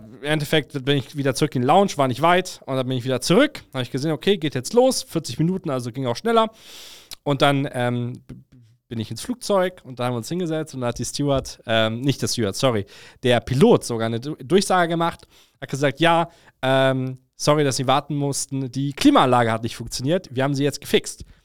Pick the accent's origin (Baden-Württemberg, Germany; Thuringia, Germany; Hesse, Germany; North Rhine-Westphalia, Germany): North Rhine-Westphalia, Germany; Cologne; ich bin aus Köln